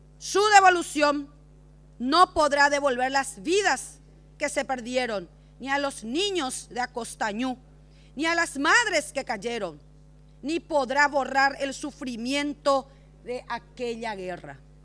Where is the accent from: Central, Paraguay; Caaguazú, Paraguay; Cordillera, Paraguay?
Cordillera, Paraguay; Como paraguaya y como cordillerana, creo que nuestra historia no debe quedar solamente en los libros